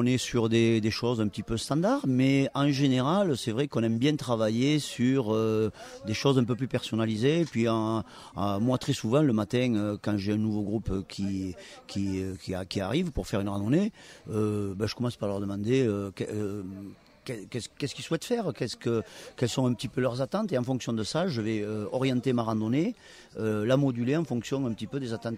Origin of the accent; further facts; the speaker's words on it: Marvejols, Occitanie, France; Donc, du coup, j'ai grandi à Lozère, à Marvejols exactement.